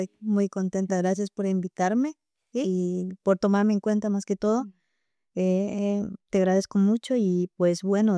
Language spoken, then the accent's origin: Spanish; Tena, Napo, Ecuador; moved away; Yo vengo de la selva de la Amazonía ecuatoriana, de una ciudad que ahora tiene como 30.000 habitantes. Se llama Tena y está en la provincia de Napo de Ecuador. Y allá hay mucha selva.